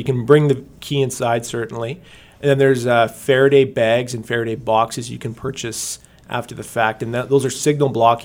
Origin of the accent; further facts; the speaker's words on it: Listowel, Ontario, Canada; I grew up just outside of Listowel on a rural property where the keys, mom and dad always left the keys in the vehicle.